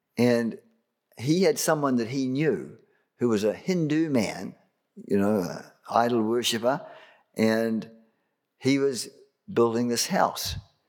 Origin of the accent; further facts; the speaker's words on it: New Zealand; we were coming, we're from New Zealand and so on.